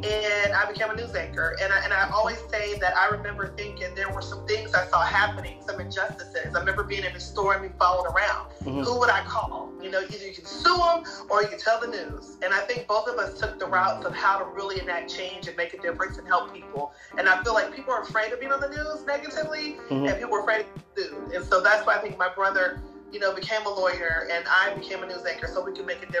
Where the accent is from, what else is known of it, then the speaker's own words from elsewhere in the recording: Durham, North Carolina, United States; And then when I went to Raleigh-Durham, my hometown, I knew people. I grew up in Durham.